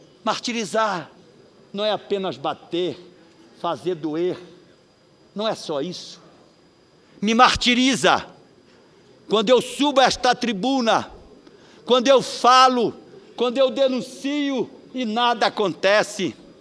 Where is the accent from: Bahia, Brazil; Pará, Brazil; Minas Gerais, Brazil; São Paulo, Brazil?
Pará, Brazil; esse jornal que eu tenho na mão, chamado Diário do Pará, não tem credibilidade na minha terra.